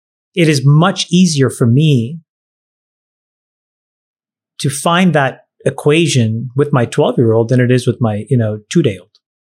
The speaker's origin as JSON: {"language": "English", "country": "Canada", "said": "As you guys know, I'm from Canada."}